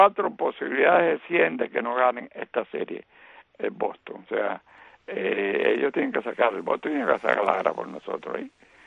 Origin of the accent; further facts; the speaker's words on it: Cuba; yo soy canario, cuatro abuelos míos nacieron en la Canaria. O soy isleño. Nosotros, los cubanos, le decimos a la gente de la rica Canaria, isleño